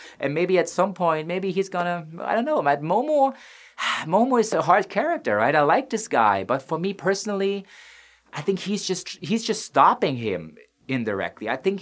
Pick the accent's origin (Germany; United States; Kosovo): Germany; Offenbach, Hesse; I was coming from Offenbach, which maybe not all of you guys know, but Offenbach in Germany is a small town next to Frankfurt am Main